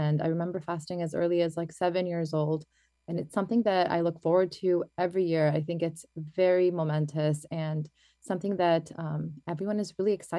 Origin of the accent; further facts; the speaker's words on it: Temple Terrace, Florida, United States; I grew up in the Temple Terrace community in Florida, and at that time, we were one of a few Bangladeshi families living in that area